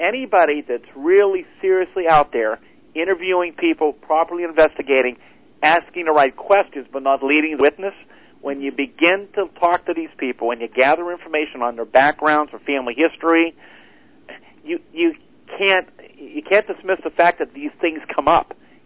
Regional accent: Greensburg, Pennsylvania, United States; It's only several miles outside of Greensburg, PA, which is my hometown.

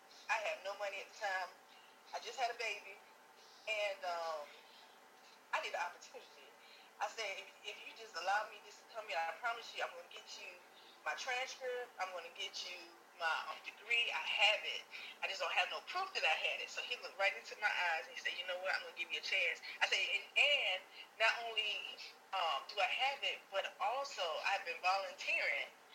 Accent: Sumter, South Carolina, United States; Because keep in mind now, we grew up on Southside Sumter.

